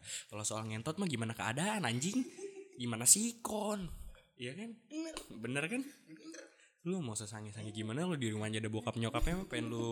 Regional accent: Bogor, West Java, Indonesia; Gue dari Bokbar.

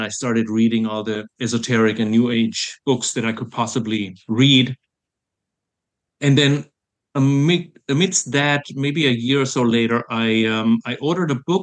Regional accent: Germany; English is a second language; now in United States; I'm originally from Germany.

